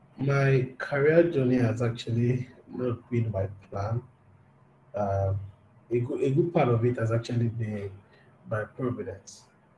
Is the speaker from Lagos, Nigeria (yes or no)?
yes; Makoko, Lagos, Nigeria; So I was born in Makoko, essentially. The same Makoko that everybody is going to now to try to rescue. I was born in Makoko. Lived in Makoko for a while.